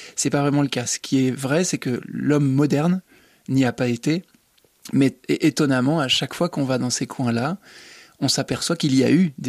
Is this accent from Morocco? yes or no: no; Grenoble, Auvergne-Rhône-Alpes, France; j'ai des origines alsaciennes, absolument. Mais moi, je suis né complètement à Grenoble et j'étais dans les alentours. Et les alentours de Grenoble, il y a encore 40 ans, c'était des vignes. Et c'était la forêt, et c'était un monde plutôt de chasseurs